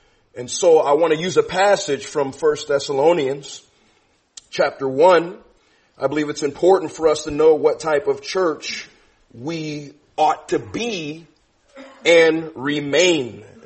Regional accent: Chicago, Illinois, United States; I'm from Chicago.

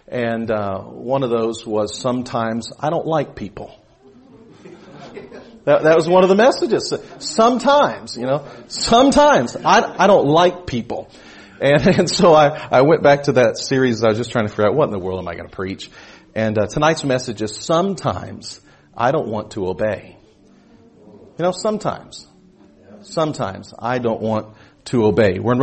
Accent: Austin, Texas, United States; I grew up in Austin, Texas.

